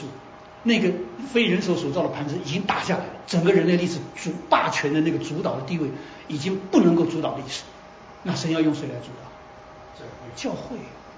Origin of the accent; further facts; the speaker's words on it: China; 那我们中国人说